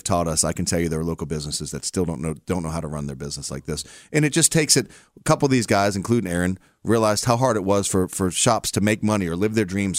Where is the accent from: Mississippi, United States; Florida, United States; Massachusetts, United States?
Massachusetts, United States; Boston; So here's the deal, right? I'm a kid from Boston.